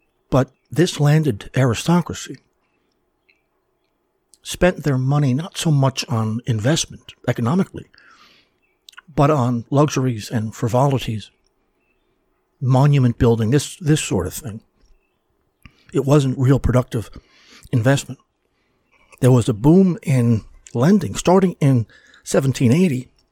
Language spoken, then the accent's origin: English; Ireland; back when I was at the Voice of Reason, I did a lot on Ireland, being an Irishman myself.